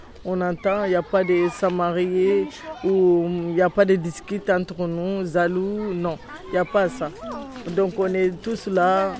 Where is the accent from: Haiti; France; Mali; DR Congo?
Mali; Donc ça vient de chez nous, au Mali.